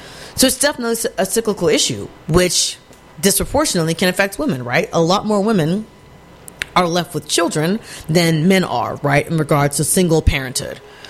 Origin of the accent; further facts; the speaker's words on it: Texas, United States; moved away; Like I left Texas to escape what has become kind of a political hellscape